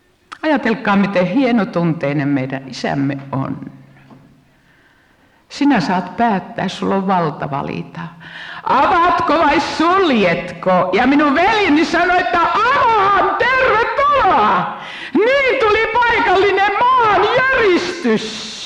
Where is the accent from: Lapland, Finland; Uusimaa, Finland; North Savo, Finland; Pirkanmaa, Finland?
North Savo, Finland; Kuopio; Minä olen nimittäin Kuopiosta lähtöisin